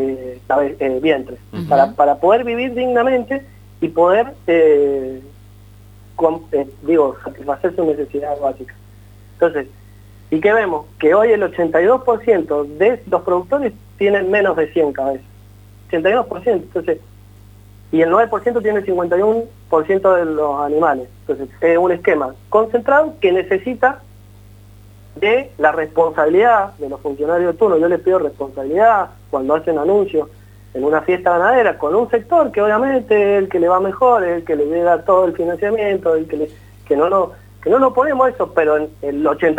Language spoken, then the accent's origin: Spanish; Mendoza, Argentina; me paso a mi patria chica, mendocina